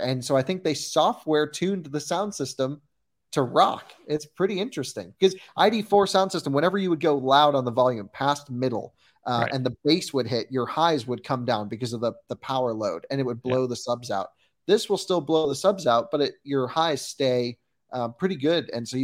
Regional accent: United States; Europeans don't seem nearly as excited about it as I am as an American

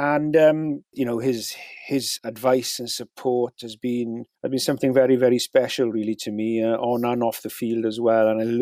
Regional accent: Wales, United Kingdom; first language Welsh; English is a second language; And Welsh is my first language. English is my second language. And that's it. I don't speak any other languages.

